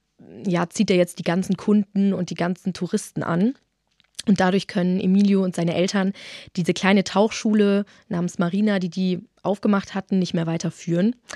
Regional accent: Passau, Bavaria, Germany; now in Leipzig, Germany; Ich komme ursprünglich aus Passau und bin jetzt eben nach Leipzig bzw. Halle gezogen.

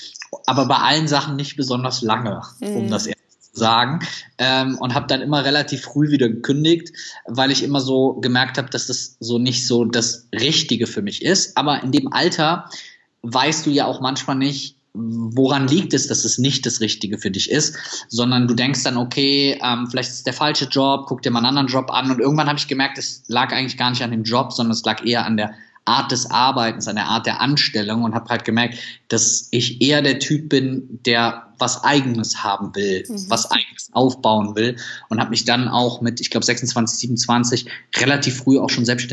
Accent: Süchteln, North Rhine-Westphalia, Germany; born there; Also ich bin geboren am Niederrhein in einer ganz, ganz kleinen Stadtteil, der heißt Süchteln. Und Süchteln gehört zu Viersen und Viersen ist wiederum ungefähr 15 Kilometer von Mönchengladbach, was wiederum 30 Kilometer von Düsseldorf weg ist. Also es ist schon relativ klein, sehr beschaulich.

